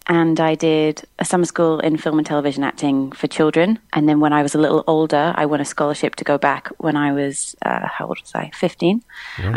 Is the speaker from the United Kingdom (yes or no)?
yes; England, United Kingdom; accent: British; now in New York, United States; So I foolishly actually thought I was going to be a niche being an English girl in New York, but there are many, let me tell you.